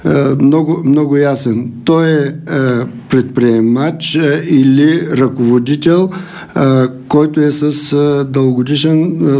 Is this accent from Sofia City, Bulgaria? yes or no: no; Stara Zagora, Stara Zagora Province, Bulgaria; Естествено от моя роден край, Стара Загора.